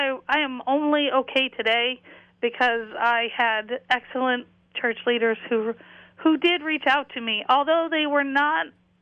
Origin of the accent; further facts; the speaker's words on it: Phoenix, Arizona, United States; also born or lived in Oregon; And I finished growing up in Phoenix, Arizona.